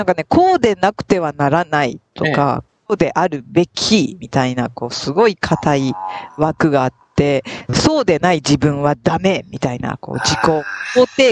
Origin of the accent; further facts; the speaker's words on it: Shimane, Japan; 私島根県の生まれで、実家がそちらにあるんですけど、